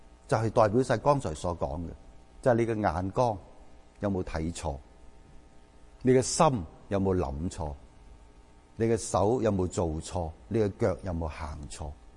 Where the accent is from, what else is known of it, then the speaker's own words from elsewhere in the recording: China; 我哋中国人都有呢句说话讲嘅，叫做咩？